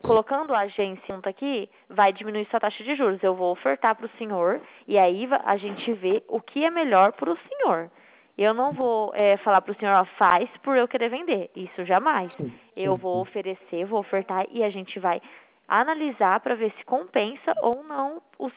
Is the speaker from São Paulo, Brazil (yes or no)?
yes; Dracena, São Paulo, Brazil; eu sou de Dracena. Eu não sou da agência de Marília.